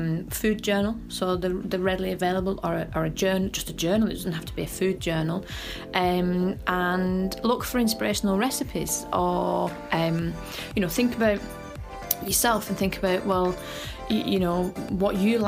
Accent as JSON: {"language": "English", "town": "Wigan", "region": "North West England", "country": "United Kingdom", "said": "and I am from Wigan."}